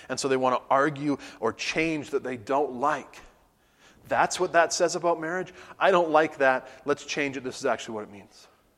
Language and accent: English; Canada; Being Canadian and our guy won and our guy broke the record.